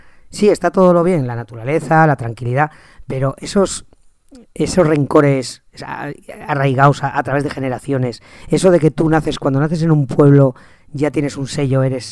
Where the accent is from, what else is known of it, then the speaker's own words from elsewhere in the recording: Aragon, Spain; O sea, en Aragón, yo soy de un pueblo más o menos grande.